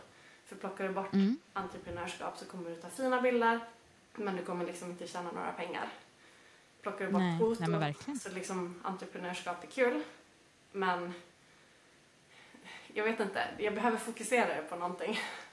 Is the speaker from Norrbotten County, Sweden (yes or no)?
yes; Arvidsjaur, Norrbotten County, Sweden; Jag bor uppe i Arvidsjaur, vilket säkert kommer att höras på min dialekt.